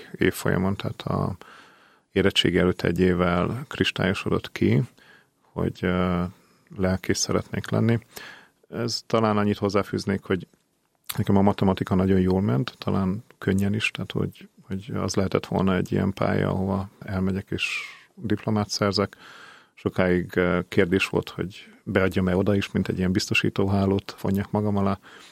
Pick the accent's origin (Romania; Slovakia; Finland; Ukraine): Ukraine; Zakarpattia Oblast; Én egy kicsi faluból származom, Kárpátaljáról